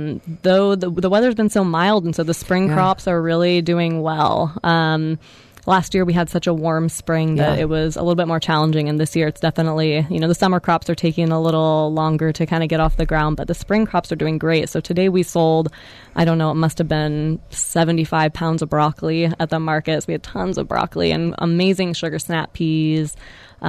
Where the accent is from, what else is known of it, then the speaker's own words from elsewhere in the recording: Sebastopol, California, United States; and because I'm from Sebastopol, it was always kind of the goal to get into the Sebastopol market. I was excited to be in my hometown market.